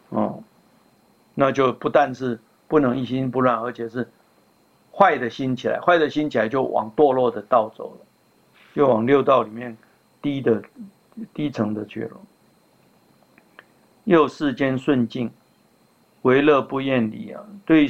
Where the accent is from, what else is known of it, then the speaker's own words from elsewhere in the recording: China; 因为我们中国人有的是说要给他穿多少层多少层衣服啊